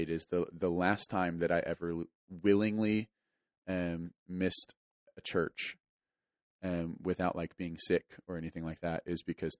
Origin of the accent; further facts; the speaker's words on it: San Antonio, Texas, United States; I think I would have to give a nod to the food I grew up eating over in San Antonio.